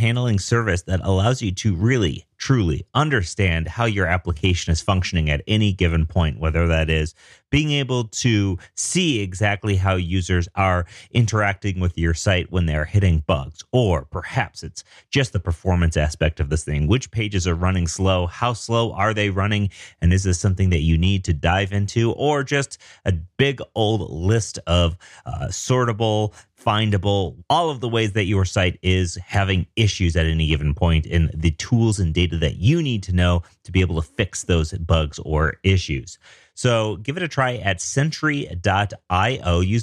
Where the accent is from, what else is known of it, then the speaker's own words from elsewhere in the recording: Denver, Colorado, United States; I'm a developer from Denver